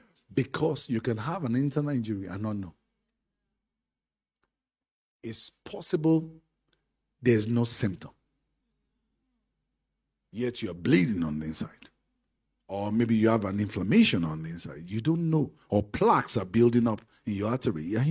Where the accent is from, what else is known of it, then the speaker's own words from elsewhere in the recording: Nigeria; Because I'm from Yoruba in Africa.